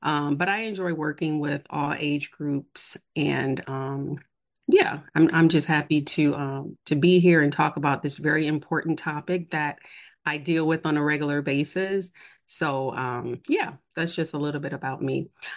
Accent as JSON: {"language": "English", "town": "Detroit", "region": "Michigan", "country": "United States", "tie": "born or raised there", "said": "I am born and raised in Detroit. And I attended for undergrad at the University of Michigan."}